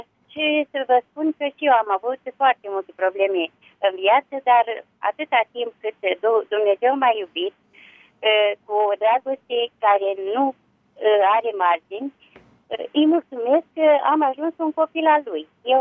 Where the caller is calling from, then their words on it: Suceava, Suceava County, Romania; de la Suceava.